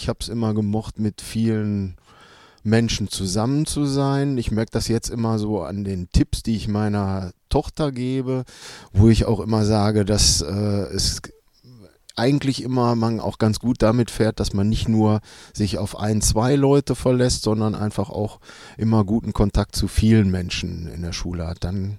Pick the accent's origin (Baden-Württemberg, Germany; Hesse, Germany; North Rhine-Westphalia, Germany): North Rhine-Westphalia, Germany; Gelsenkirchen; weil das in meinem Heimatort Gelsenkirchen-Buer eine lange Tradition hat.